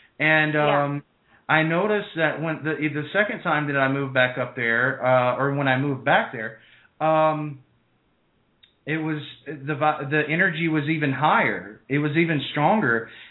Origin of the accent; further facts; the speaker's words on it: Tennessee, United States; when I first moved up there, and I'm from Tennessee